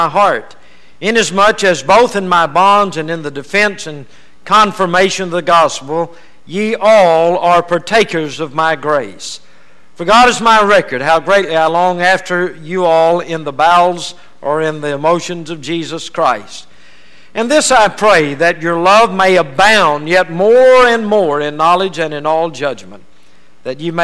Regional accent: Louisiana, United States; I was raised in Louisiana. I thought I was back in New Orleans.

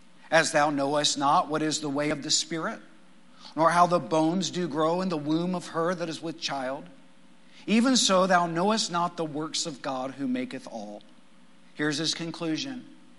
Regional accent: Texas, United States; When I was a child growing up in West Texas, we didn't have any lakes for 3 hours around.

